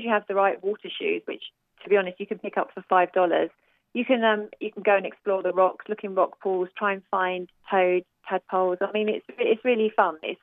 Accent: England, United Kingdom; now in Austin, United States; And I'm from England, you can probably tell. So I'm used to a much more rainy, cloudy kind of environment.

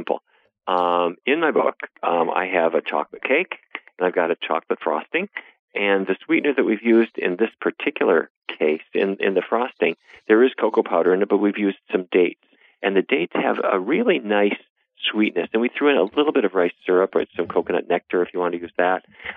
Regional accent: North Dakota, United States; For me, I grew up in North Dakota, so that's a certain way of eating.

